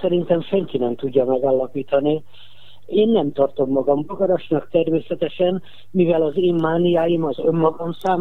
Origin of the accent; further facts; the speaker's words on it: Budapest, Hungary; Budapesti vagyok, édesanyám családja is, és édesapám családja is eredetileg Erdélyből jött Budapestre, de itt ismerkedtek meg egymással, én már itt születtem.